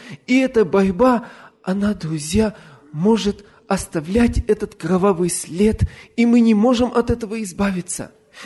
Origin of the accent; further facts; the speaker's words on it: Ural, Russia; Но я человек с Урала, таких вещей не видывал и даже, наверное, не ел.